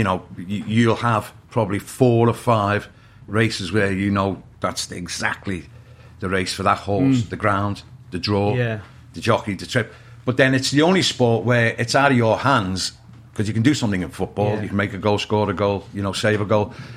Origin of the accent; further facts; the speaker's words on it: Liverpool, North West England, United Kingdom; He was my idol as a kid. You know, growing up in Liverpool in the 70s.